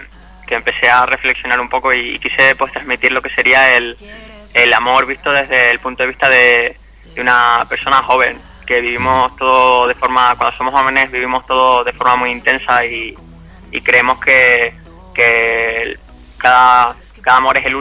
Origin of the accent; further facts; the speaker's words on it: Canary Islands, Spain; El vídeo se rodó en Canarias, en Las Palmas. Yo soy de Tenerife, pero quise rodarlo en Las Palmas